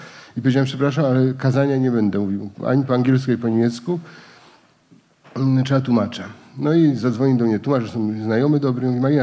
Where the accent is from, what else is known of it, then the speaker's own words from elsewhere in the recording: Greater Poland Voivodeship, Poland; Ja jestem prosty chłopak z Wielkopolski